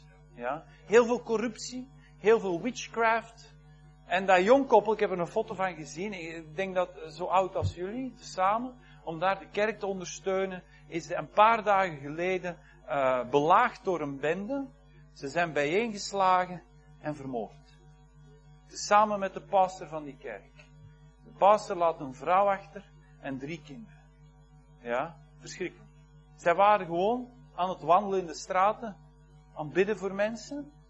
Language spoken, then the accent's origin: Dutch; Belgium; Wij als Belgen, wij zijn gematigder.